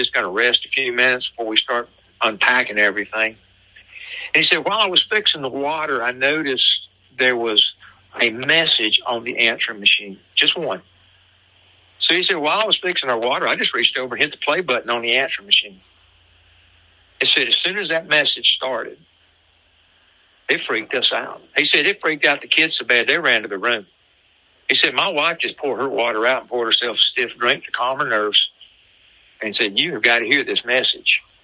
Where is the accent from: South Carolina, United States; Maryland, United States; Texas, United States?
South Carolina, United States; Gaffney; born there; Well, see, I was born in Gaffney. Mm-hmm. And I came down here a long time ago.